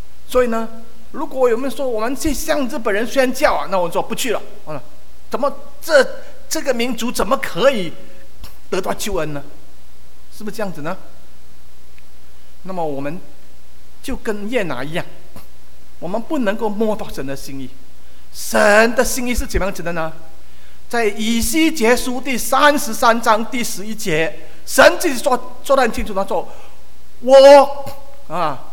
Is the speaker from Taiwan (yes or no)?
no; China; 我想我们都是中国人，我们了解中国人的思想。